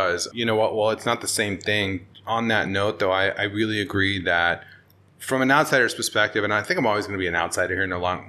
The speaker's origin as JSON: {"language": "English", "town": "San Diego", "region": "California", "country": "United States", "tie": "born or raised there", "said": "coming from, you know, I moved here 6 years ago, but, you know, I grew up, I was born and raised in San Diego."}